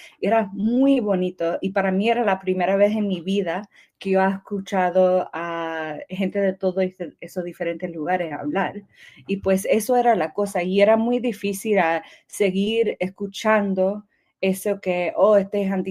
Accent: United States; born there; yo nací en los Estados Unidos, pero mi familia es de Cuba

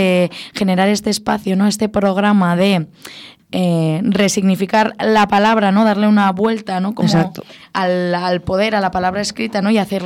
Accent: Spain; first language Catalan; Spanish is a second language; palabras en catalán, porque al final es mi lengua materna y es también como yo he sociabilizado y bueno, y es mi cultura.

